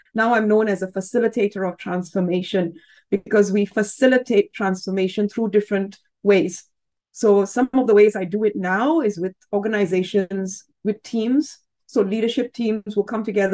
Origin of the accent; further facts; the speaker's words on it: Singapore; So I was born here in Singapore, so I'm actually dialing in from Singapore. I was born here, which many people find surprising. Of course, I have Indian parents